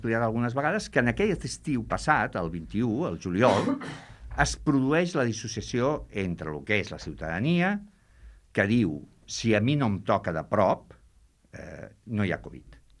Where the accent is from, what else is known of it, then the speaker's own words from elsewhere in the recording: Barcelona, Catalonia, Spain; Soc de Barcelona, per tant poso exemples de Barcelona